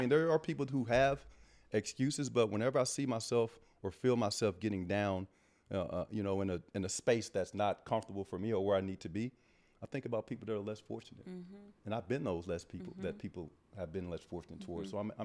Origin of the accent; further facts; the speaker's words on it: Brinkley, Arkansas, United States; For me, growing up in Brinkley, Arkansas, I dreamed of playing professional sports.